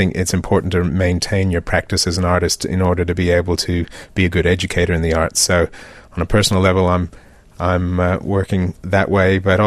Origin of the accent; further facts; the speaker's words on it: Australia; it took me 40 years of being an Australian to actually achieve myself